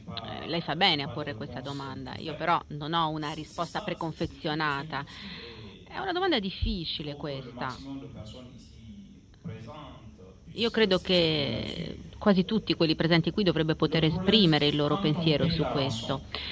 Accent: Niger; Italian is a second language; Io vengo dal Niger, una vecchia colonia francese

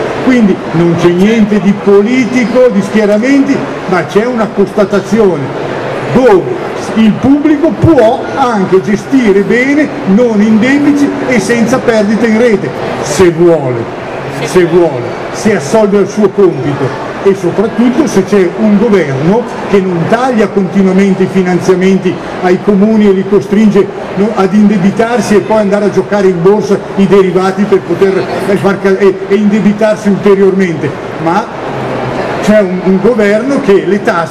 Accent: Milan, Lombardy, Italy; siccome vengo da Milano posso dire una cosa

